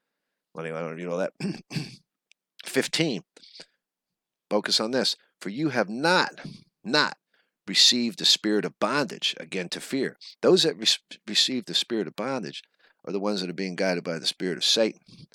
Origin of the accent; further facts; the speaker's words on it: East Orange, New Jersey, United States; born there; I was born in East Orange, New Jersey, 1962, a family of five, mother, father, me, and my two brothers. I was brought up Catholic